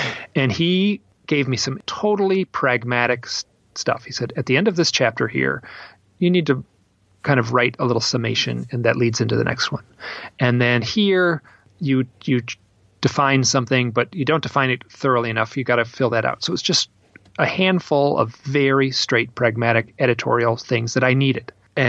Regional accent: Midwest, United States; Like, I'm from the Midwest. I don't take compliments very well

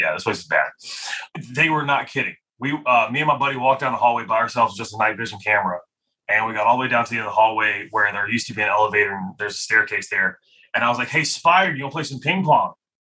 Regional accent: New Bern, North Carolina, United States; New Bern, North Carolina. So East Coast.

